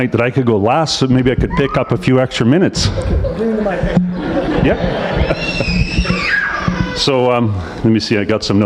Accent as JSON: {"language": "English", "town": "Chilliwack", "region": "British Columbia", "country": "Canada", "tie": "born or raised there", "said": "we're from Chilliwack, BC, born and raised there, both Marianne and I. We grew up in the same church, Dutch Reformed Church."}